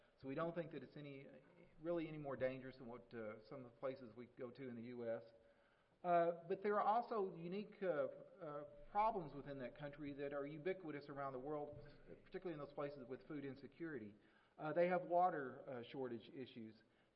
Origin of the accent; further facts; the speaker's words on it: Texas, United States; And being a Texan, I kind of looked around and said, you know, is there any way I can get this back to Texas?